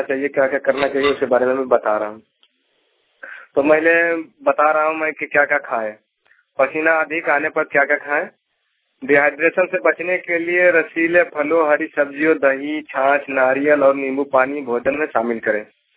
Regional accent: Delhi, India; now in Noida, India; Doctor Delhi के रहने वाला हूँ, जो कि फिलहाल अभी नौकाडी से मैं बात कर रहा हूँ।

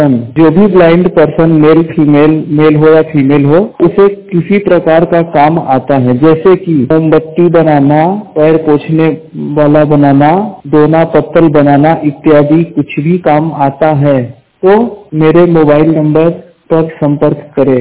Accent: Madhya Pradesh, India; मध्य प्रदेश जिला अनूपपुर का निवासी हूँ। 100% ब्लाइंड

